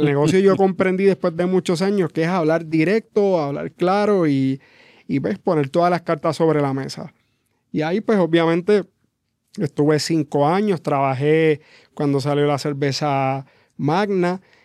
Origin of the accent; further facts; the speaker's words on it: Mayagüez, Puerto Rico; nacido y criado en Mayagüez, hasta hace 8 años atrás estuve viviendo allí.